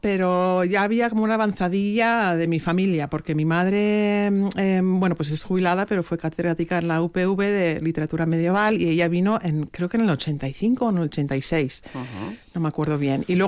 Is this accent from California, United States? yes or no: yes; Los Angeles, California, United States; born there; yo nací en Los Ángeles